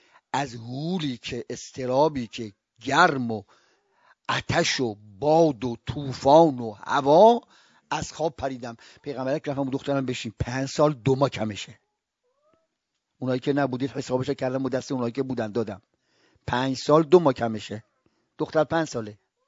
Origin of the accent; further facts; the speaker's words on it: Isfahan, Iran; accent: Isfahani; now in Qom, Iran; من 52 سال تو قمم، نتونستم لهجه‌مو قمی کنم، نتونستم.